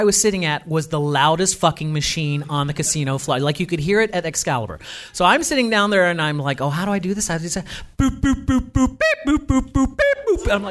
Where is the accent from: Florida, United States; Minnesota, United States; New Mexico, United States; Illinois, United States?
Florida, United States; Tampa; So I grew up in the Tampa Bay area, right near Disney World, and I've gone to Disney World billions of times